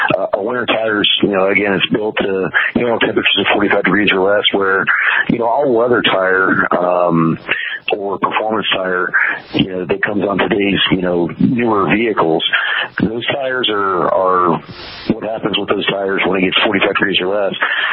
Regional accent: Colorado, United States; I'm originally from Colorado

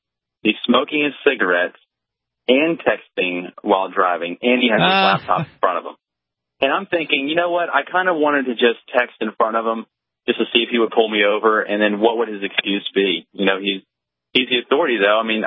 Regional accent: Charleston, South Carolina, United States; I'm actually from Charleston

